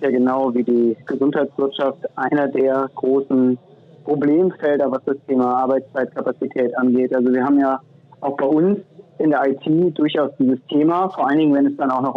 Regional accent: Cologne, North Rhine-Westphalia, Germany; bin Kölner und insofern aus der Karnevalshochburg Köln.

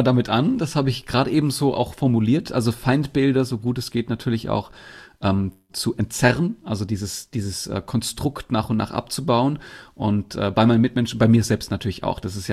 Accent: Bietigheim-Bissingen, Baden-Württemberg, Germany; born there; Ich komme unter anderem aus Bietigheim-Bissingen, das ist Nähe Stuttgart. Da bin ich geboren worden.

